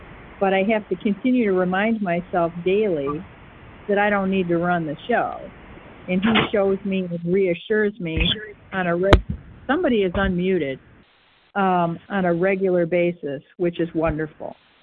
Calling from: Michigan, United States; from Michigan

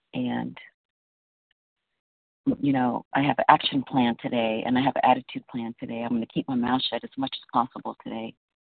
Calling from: California, United States; California.

